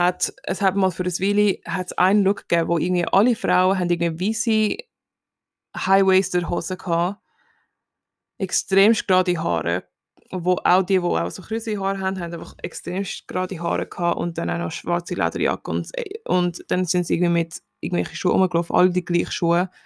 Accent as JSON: {"language": "German", "country": "Switzerland", "said": "ist sehr beliebt bei uns in der Schweiz und ich bin auch sehr froh darüber"}